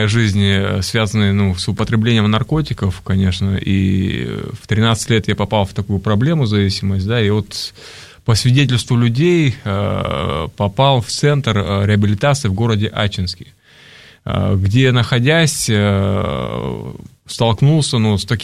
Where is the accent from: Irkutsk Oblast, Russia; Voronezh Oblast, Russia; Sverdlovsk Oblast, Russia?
Irkutsk Oblast, Russia; Irkutsk; И одна из команд, она ехала в город Иркутск, то есть это мой родной город